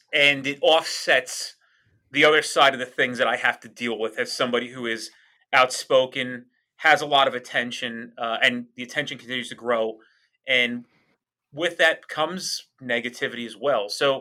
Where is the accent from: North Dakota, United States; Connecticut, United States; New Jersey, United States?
New Jersey, United States; I'm a Jersey boy. I'm through and through. I have, I'm as Jersey as it comes, Garrett.